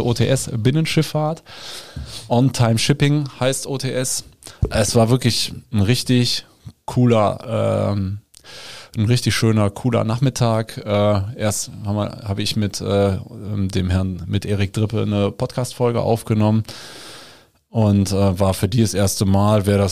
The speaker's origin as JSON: {"language": "German", "region": "Rhineland", "country": "Germany", "said": "wie man bei uns im Rheinland sagt."}